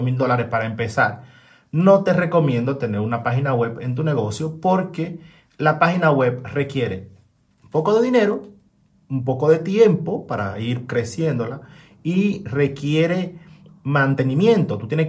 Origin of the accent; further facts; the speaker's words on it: Dominican Republic; moved away as an adult; also born or lived in Spain; now in Bratislava, Slovakia; Soy de República Dominicana, para que tengas un poco de background de mí. Ahí fue donde me crié, donde yo tuve este tamaño que tengo ahora. Luego me fui a España